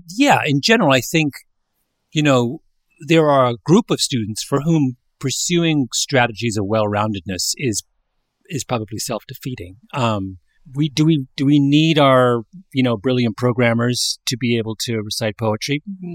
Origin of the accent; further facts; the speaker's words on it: Canada; now in United States; when I was growing up in Canada, I never once took a standardized test.